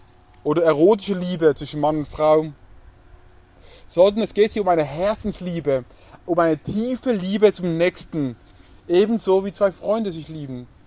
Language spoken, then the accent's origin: German; Switzerland; Ihr kennt es aus meiner Heimat. Eidgenossenschaft nennen wir uns auch. Wir sind ein Zweckbündnis gegenüber den Feinden. Was die Schweiz zusammenhält, ist nicht, dass sie einander so toll finden, überhaupt nicht.